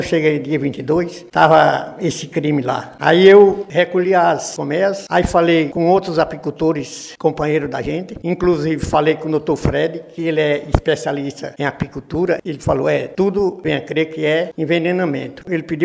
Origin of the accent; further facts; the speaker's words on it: Brejo Grande, Sergipe, Brazil; Sou de Brejo Grande.